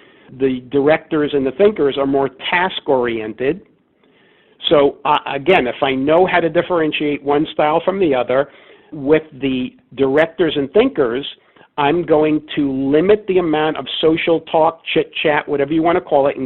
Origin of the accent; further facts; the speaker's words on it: New York City, New York, United States; moved away as an adult; also born or lived in New Jersey; now in San Diego, United States; I moved from the New York City, New Jersey area where I grew up and lived there, other than going away to college in the Midwest. I lived in New York City, New Jersey for the first 23 years of my life.